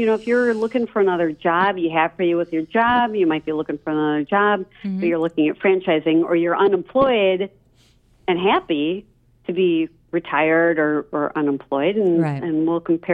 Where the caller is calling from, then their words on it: Chicago, Illinois, United States; I am outside of Chicago right now.